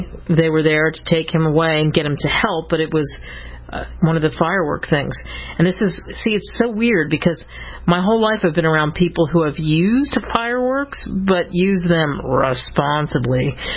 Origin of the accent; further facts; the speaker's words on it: Pennsylvania, United States; Every day I thank my lucky stars that I was, it sounds so trite, that I was born in the United States.